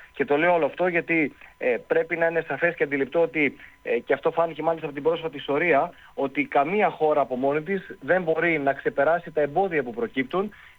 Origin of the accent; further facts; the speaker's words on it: Greece; να είμαι χρήσιμος στην πατρίδα μου και στους Έλληνες πολίτες